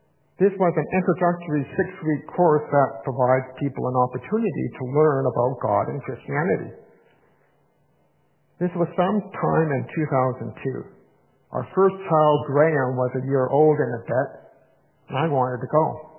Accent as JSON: {"language": "English", "town": "Victoria", "region": "British Columbia", "country": "Canada", "tie": "born or raised there", "lives_now": "Toronto, Canada", "said": "I was born in 1965 in Victoria, BC."}